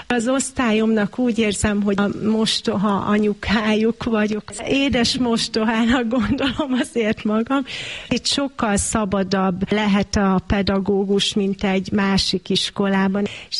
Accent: Zaránk, Heves, Hungary; also born or lived in Kuwait; Én Heves megyében nőttem fel, három településsel arrébb Zaránkon.

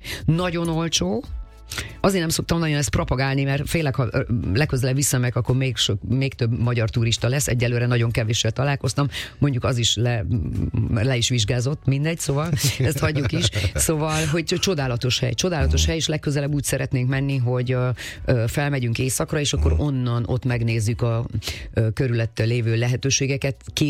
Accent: Transylvania, Romania; voltam kétszer otthon Erdélyben, Marosvásárhelyen, Sepsiszentgyörgyön

